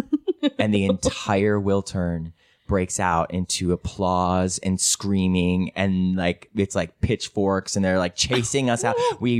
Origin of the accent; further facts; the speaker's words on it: Ohio, United States; And he finally comes out and I'm like really going to tell him off, but I'm from Ohio.